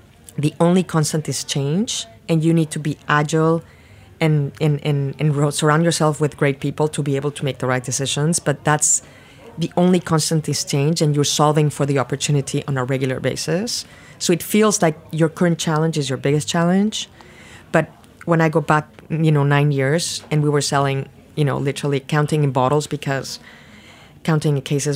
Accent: Mexico City, Mexico; I was born in Mexico City. I grew up in Mexico City. I went to university there. All my family lives there.

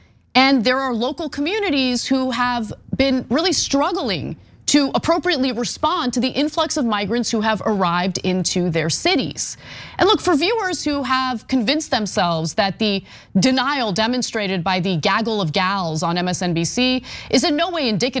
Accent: Reseda, California, United States; growing up in Reseda, California, a community where the majority of residents consisted of Latino immigrants. They've enriched my life. I'm a child of immigrants myself

